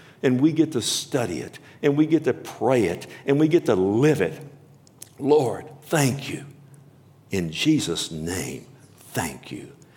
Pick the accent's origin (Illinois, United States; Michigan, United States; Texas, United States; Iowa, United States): Texas, United States; because I'm a Texan, don't know any better.